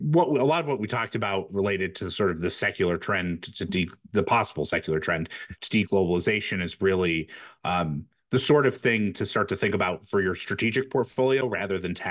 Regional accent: Detroit, Michigan, United States; I'm reminded as a kid growing up in Detroit right around 1990

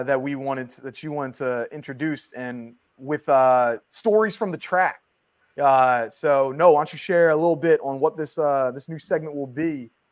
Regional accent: Philadelphia, Pennsylvania, United States; so since I'm from Philly, I ran in a couple times in middle school, high school, college, a few times.

